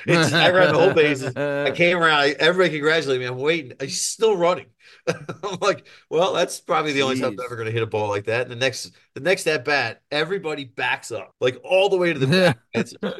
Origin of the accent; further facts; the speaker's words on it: East Falls, Pennsylvania, United States; also born or lived in Roxborough; Everything that I remember was East Falls. I grew up in East Falls.